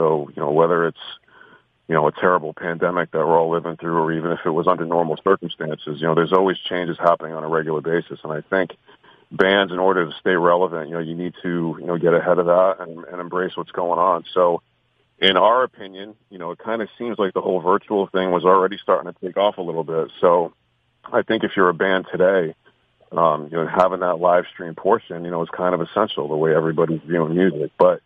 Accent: New England, United States; Jersey's done a pretty great job of embracing me. I'm from New England, so I feel like Jersey's become my second home.

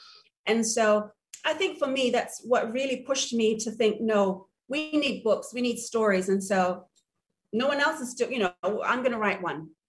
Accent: Lotopa, Tuamasaga, Samoa; And so I grew up here in Lotopa, Alafua area.

